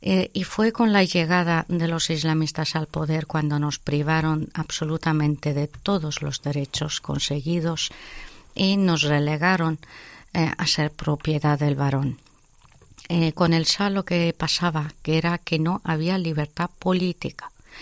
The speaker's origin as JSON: {"language": "Spanish", "country": "Spain", "said": "como española que soy también y que esta es mi casa"}